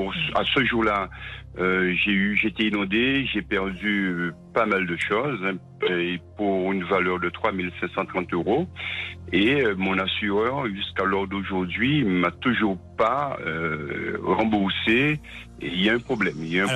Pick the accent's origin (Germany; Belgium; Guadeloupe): Guadeloupe; Basse-Terre; Alors, je suis de la Guadeloupe, région bastérienne, capitale de la Guadeloupe.